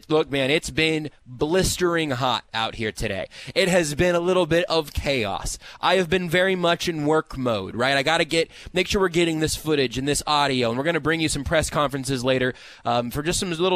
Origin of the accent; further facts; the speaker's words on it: Kansas City, Kansas, United States; also born or lived in Wichita; I was born in Wichita and moved up to the Kansas City area when I was like 10. Now actually living on the KC Mo side of things. Went to college in Olathe.